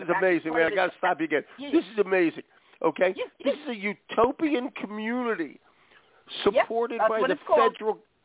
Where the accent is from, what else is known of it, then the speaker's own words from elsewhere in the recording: Philadelphia, Pennsylvania, United States; I'm from Philly, so give me a break here.